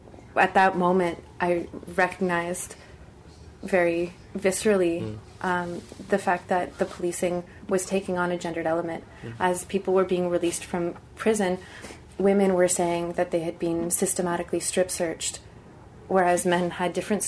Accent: Sudbury, Ontario, Canada; is the place where I'm from. It's in occupied Atinamishing Anishinaabeg territory, and it being my hometown, I like to go back and support initiatives that are ongoing there.

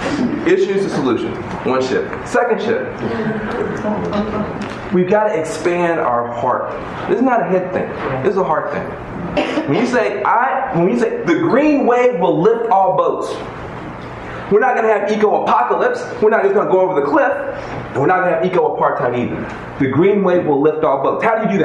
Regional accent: Tennessee, United States; I'm a Christian. I'm from Tennessee, born and raised on the edge of a small town, so-called red state.

